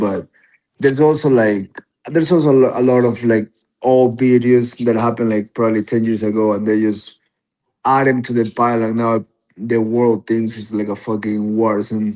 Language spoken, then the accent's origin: English; Ecuador; I'm from Ecuador, so I know how things really are.